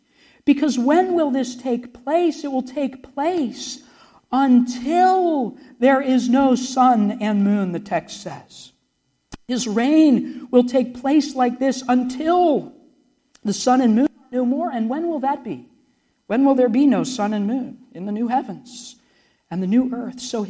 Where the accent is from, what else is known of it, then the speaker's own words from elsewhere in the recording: Pennsylvania, United States; Of course, I'm from Pennsylvania, headed back to Pennsylvania.